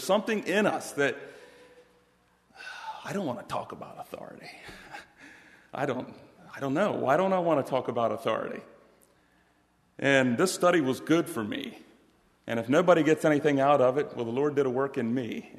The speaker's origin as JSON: {"language": "English", "town": "Chambersburg", "region": "Pennsylvania", "country": "United States", "said": "And yeah, we're from the Chambersburg, Pennsylvania area."}